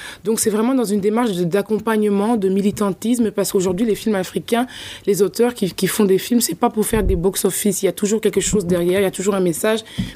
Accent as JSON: {"language": "French", "country": "DR Congo", "moved": "yes", "lives_now": "Europe", "said": "moi, je fais partie de la diaspora. J'ai vécu une partie en Afrique, au Congo, où je suis originaire République démocratique du Congo."}